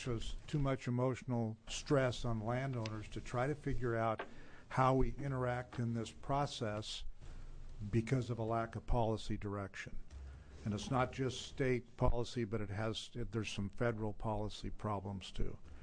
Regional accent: Hermiston, Oregon, United States; I'm from Hermiston, Oregon. I'm a farmer there.

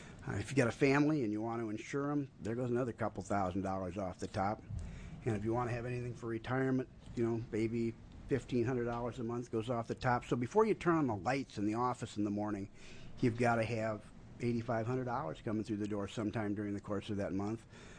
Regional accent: Albany, Oregon, United States; I'm from Albany.

